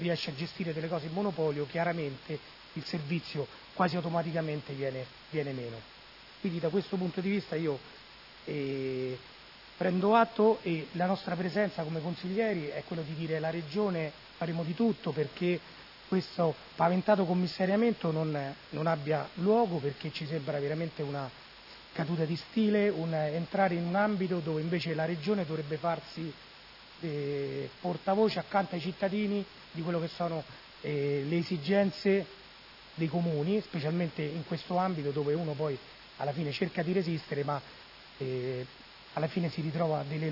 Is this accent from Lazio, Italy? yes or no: yes; Rome, Lazio, Italy; io vengo da Roma, noi cittadini di Roma